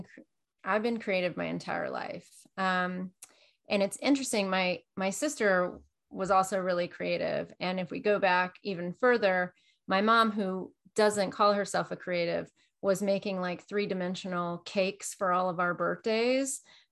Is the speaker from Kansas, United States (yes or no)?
yes; Kansas, United States; So I grew up in Kansas.